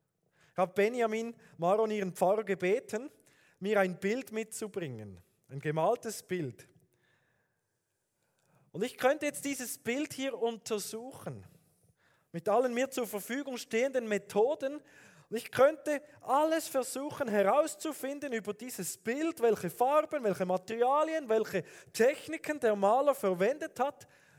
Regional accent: Fribourg, Switzerland; also born or lived in Basel; now in Aarau, Switzerland; Ich bin ja aufgewachsen im Kanton Fribourg, habe dann Berndeutsch gesprochen, dann im Kanton Basel studiert. Jetzt wohne ich in Aarau und meine Eltern sind Thurgauer

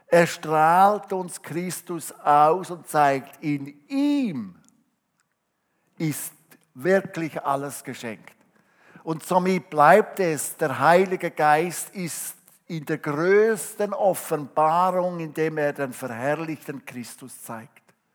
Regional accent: Switzerland; Darum wollen wir ja auch als Schweizer das sehr verteidigen.

